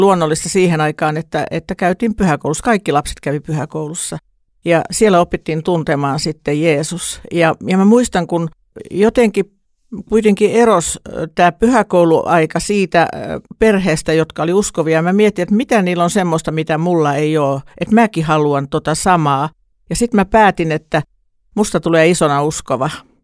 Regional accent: Vaasa, Ostrobothnia, Finland; also born or lived in Helsinki; mä oon Vaasasta ja sukujuuret on Isossakyrössä ja sitten asuin aika pitkään Helsingissä.

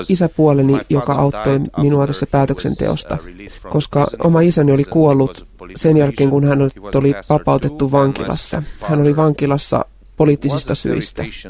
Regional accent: Brașov, Brașov County, Romania; first language Hungarian; Finnish is a second language; also born or lived in Cluj-Napoca / Germany; olen jo lapsuudesta asti oppinut puhumaan näitä 3 eri kieltä. Alueella puhutaan siis saksaa, romaniaa ja unkaria, ja minun äidinkieleni on unkari. Kävin kouluani Brașovin kaupungissa ja myöhemmin myös muissa kaupungeissa. Muutimme, koska isäni oli pastori myöskin.

